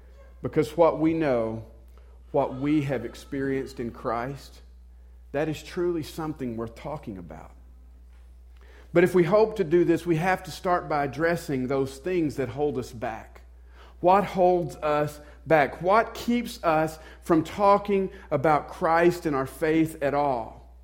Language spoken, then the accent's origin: English; Southern US, United States; I mean, you guys know just from the accent, I grew up in the South.